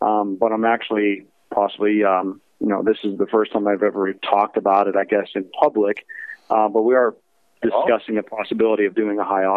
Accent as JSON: {"language": "English", "town": "Bourbon", "region": "Ohio", "country": "United States", "tie": "born or raised there", "said": "It is in my hometown of Bourbon, Ohio"}